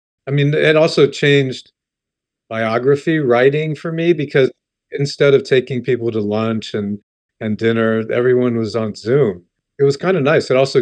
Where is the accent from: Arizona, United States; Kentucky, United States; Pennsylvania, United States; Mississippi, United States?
Pennsylvania, United States; I'm from Pennsylvania.